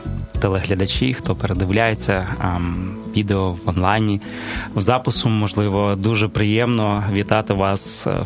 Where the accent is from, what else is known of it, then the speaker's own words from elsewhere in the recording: Kyiv, Ukraine; я є коренним киянином, такий собі абориген, але через певні сімейні обставини ми змушені були переїхати з Києва, і от з 91-го року ми вже проживаємо в такому невеличкому